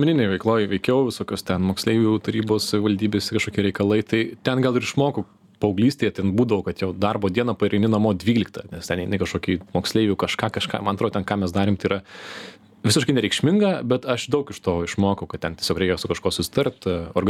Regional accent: Lekėčiai, Marijampolė County, Lithuania; Aš augau Lekėčių miestelėje, o baigiau gimnaziją Šakiuose

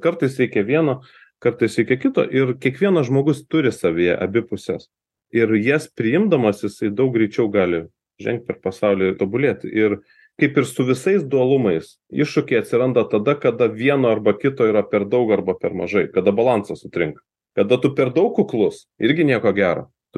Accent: Joniškis, Šiauliai County, Lithuania; Aš užaugau Lietuvoje, aš gimiau Šiauliuose, vėliau gyvenau Joniškėje, užbaigiau mokyklą.

